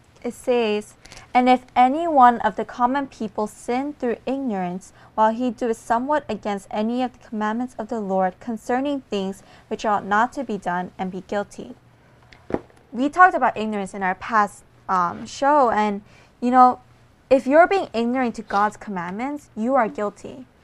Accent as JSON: {"language": "English", "country": "United States", "said": "being Korean American, I know"}